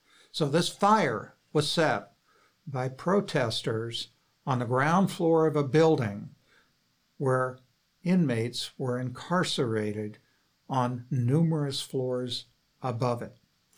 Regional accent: Portland, Oregon, United States; I'm from Portland, Oregon, and we had demonstrations that devolved into riots.

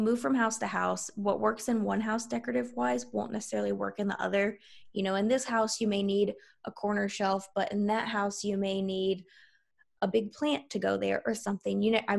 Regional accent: South Carolina, United States; now in Washington State, United States; When he first got transferred out to Washington State, which we're originally from South Carolina

